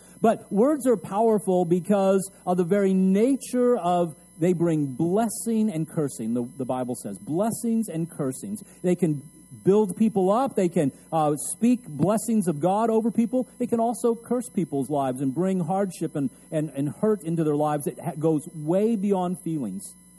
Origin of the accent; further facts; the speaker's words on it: El Paso, Texas, United States; also born or lived in Midland, Texas, United States; later on when I was a teenager, we moved from El Paso, Texas, big metropolitan city in the Southwest on the Mexican border, you know, and we moved to Midland, Texas